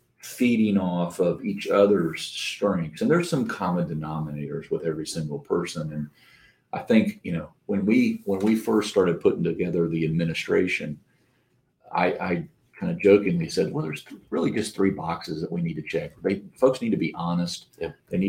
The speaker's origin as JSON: {"language": "English", "town": "Claremont", "region": "Indiana", "country": "United States", "tie": "born or raised there", "said": "we're Hoosiers. We all come, born and raised in Claremont, Indiana"}